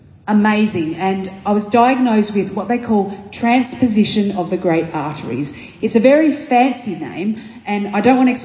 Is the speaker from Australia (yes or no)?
yes; South Australia, Australia; born there; I was born in South Australia, so 40 minutes from Adelaide.